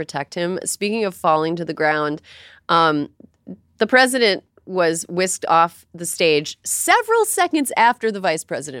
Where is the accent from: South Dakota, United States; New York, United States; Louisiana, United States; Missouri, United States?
New York, United States; I'm a New Yorker, AKA I live in a place where there's loud sounds all the time, but it's never dangerous.